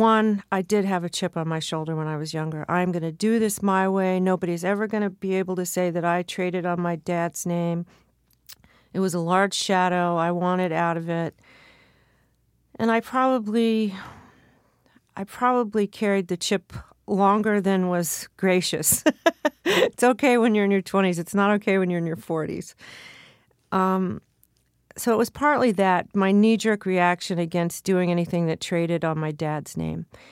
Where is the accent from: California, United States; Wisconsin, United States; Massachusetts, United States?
California, United States; I grew up in Southern California. I was very well-versed in Southern California pop and rock